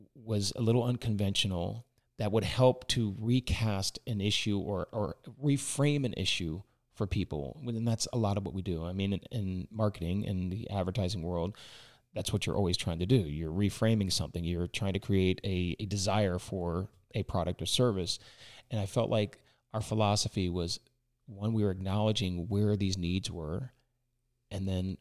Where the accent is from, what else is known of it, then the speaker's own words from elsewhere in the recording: Pennsylvania, United States; but I'm not even Southern. I'm from Pennsylvania.